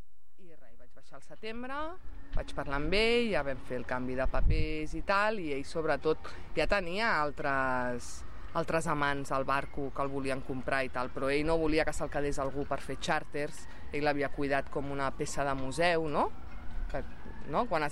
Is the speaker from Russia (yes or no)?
no; Catalonia, Spain; Que som d'allà dalt, més amunt del Cap de Creus de tota la vida, el meu avi va néixer allà dalt a la Colera, no? Sempre havia tingut barca, som gent de mar